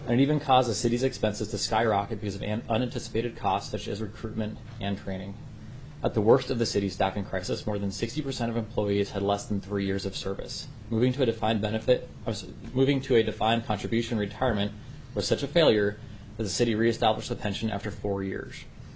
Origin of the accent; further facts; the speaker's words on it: Fairbanks, Alaska, United States; I was born and raised in Alaska, born in Fairbanks. My family came to Alaska in the 50s.